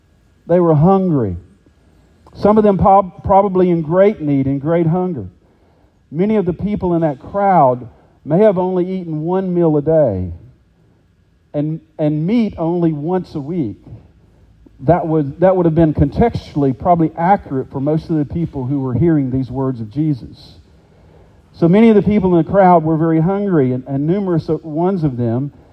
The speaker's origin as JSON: {"language": "English", "region": "West Virginia", "country": "United States", "lives_now": "Alabama, United States", "said": "Here in our own home state of Alabama, my home state of West Virginia"}